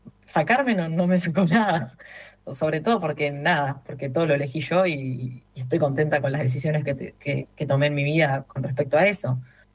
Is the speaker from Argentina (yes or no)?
yes; Buenos Aires, Argentina; now in Escobar, Argentina; Yo soy una porteña que vive en Escobar, pero que no volvería a vivir en la ciudad. Llevo más años de porteña